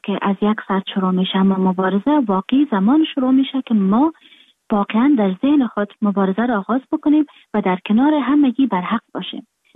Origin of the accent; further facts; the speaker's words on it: Afghanistan; moved away; من در خارج هستم، خارج از افغانستان هستم،